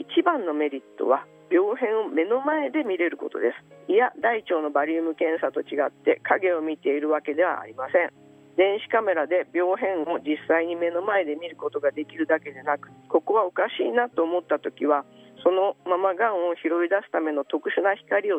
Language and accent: Japanese; Hiroshima, Japan; accent: Hiroshima dialect; そして私は広島生まれ、広島育ち、じゃけん広島弁がポロッと出てもちょっとこらえてつかわさい。